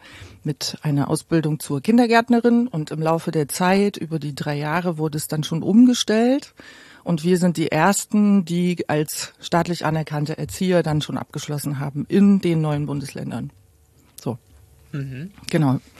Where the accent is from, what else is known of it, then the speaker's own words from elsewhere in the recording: Gera, Thuringia, Germany; born there; ich bin in Gera geboren